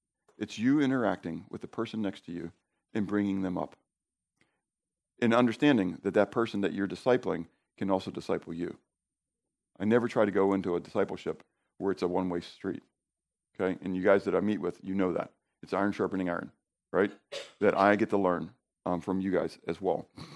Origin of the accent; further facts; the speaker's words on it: Northeast, United States; I'm from the Northeast.